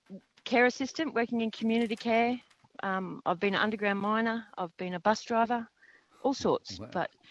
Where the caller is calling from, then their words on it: Tasmania, Australia; I'm just ringing from Waterhouse Conservation Area in northwest Tasmania. Northeast, sorry.